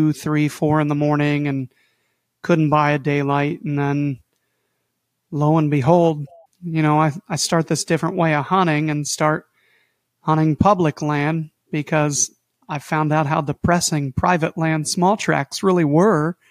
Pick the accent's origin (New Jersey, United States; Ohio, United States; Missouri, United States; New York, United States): Ohio, United States; I'm from Southern Ohio. Started hunting when I was 7 years old.